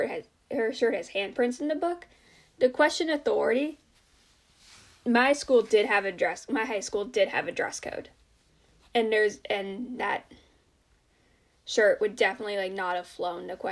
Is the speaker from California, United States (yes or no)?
no; Massachusetts, United States; you will know that I am from Massachusetts. And Rhode Island is next to me